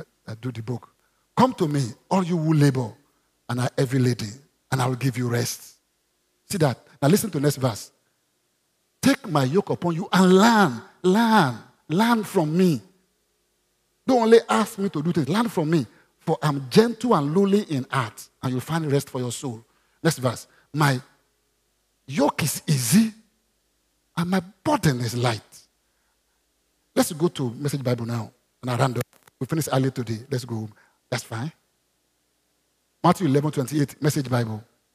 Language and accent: English; Nigeria; Have you been to shopping mall like this? I'm a Nigerian.